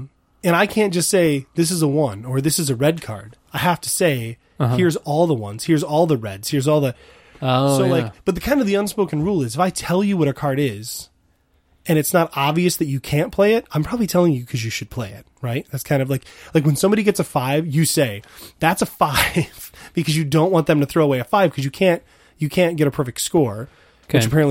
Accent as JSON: {"language": "English", "country": "United States", "said": "I'm an American. I live in America, so I say Spiel des Jahres."}